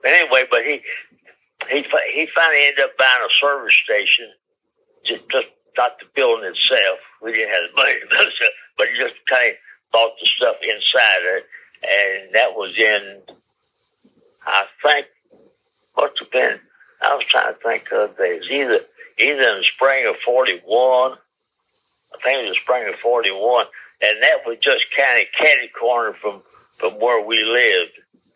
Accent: Kentucky, United States; Right, yes. Actually, my whole family, my great-grandfather came out of Pennsylvania.

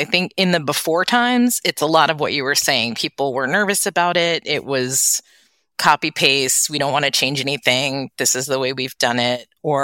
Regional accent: New York, United States; now in Los Angeles, United States; I am a born and raised New Yorker, but I live in LA. Not sure when I'm going to stop saying that I'm from New York, but I live in LA.

